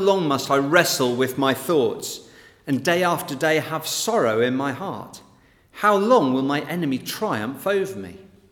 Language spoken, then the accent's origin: English; England, United Kingdom; I'm British. And not just British, but middle-class English.